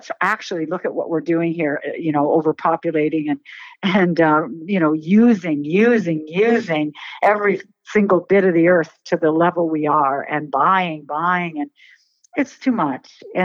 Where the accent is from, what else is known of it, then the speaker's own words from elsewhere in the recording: Canada; Well, I'm from Canada, so I guess you, the Americans would say on a vacation.